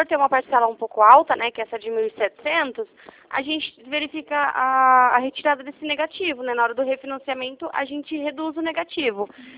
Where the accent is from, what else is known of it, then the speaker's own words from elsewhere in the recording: Curitiba, Paraná, Brazil; Eu sou de Curitiba, seu José.